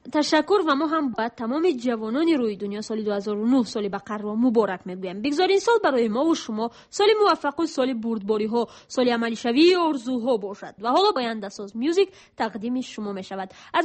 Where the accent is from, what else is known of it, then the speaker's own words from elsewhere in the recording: Mumbai, Maharashtra, India; Persian is a second language; من از ممبای هندوستان هستم.